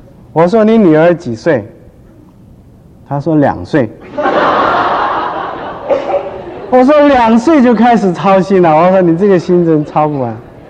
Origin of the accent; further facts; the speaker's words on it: Shandong, China; accent: Shandong; 我是山东人，所以有的山东音出来。